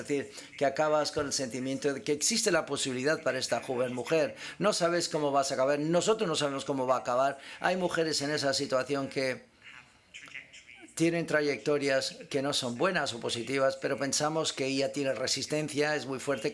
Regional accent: Hackney, London, United Kingdom; Yo soy de Hackney, de Londres, Islington

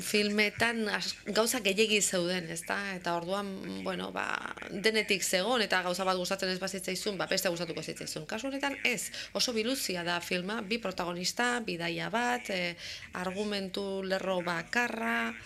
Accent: Madrid, Community of Madrid, Spain; born there; Madrilen sortu nintzen, baina nire burua Kantabretza daukat, aita Kantabriakoa da, aitaren aldeko familia osoa Kantabriarra

